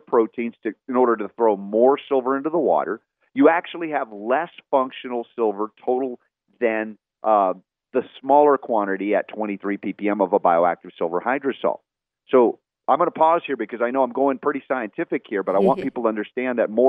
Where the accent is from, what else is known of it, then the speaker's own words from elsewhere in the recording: United States; the assumption from an American mindset, and I'm an American